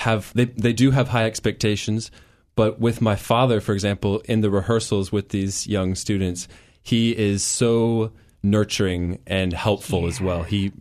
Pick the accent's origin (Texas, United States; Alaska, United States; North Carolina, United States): Alaska, United States; Fairbanks; also born or lived in Anchorage; That's right. I was born in Anchorage, but then we moved to Fairbanks in 1992 in November. So it's been a long time.